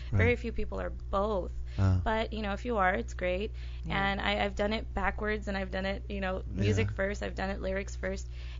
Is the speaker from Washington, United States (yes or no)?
no; El Paso, Texas, United States; I actually wrote this song because I was going to tour Texas, and I grew up in El Paso, Texas.